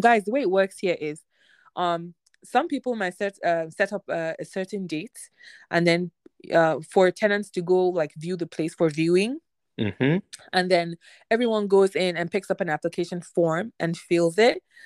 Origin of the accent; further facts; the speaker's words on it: Nigeria; accent: Nigerian; now in Canada; Like I can speak like Nigerian, like with my Nigerian accent, and then I could automatically switch and start talking like a Canadian, right?